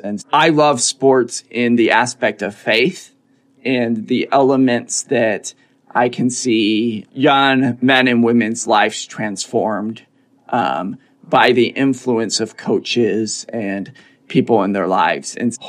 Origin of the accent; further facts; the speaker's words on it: Omaha, Nebraska, United States; I'm from Omaha. And so Creighton Blue Jay basketball is huge in Omaha